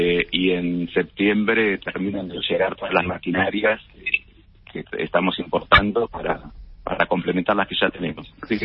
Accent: Argentina; Los accionistas mayoritarios somos argentinos

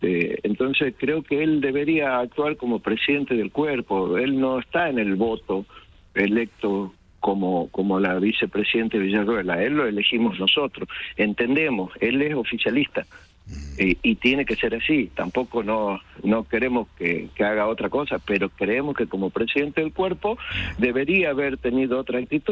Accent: Tucumán, Argentina; Para nosotros el 9 de julio es una fecha muy importante para los tucumanos y para todos los argentinos.

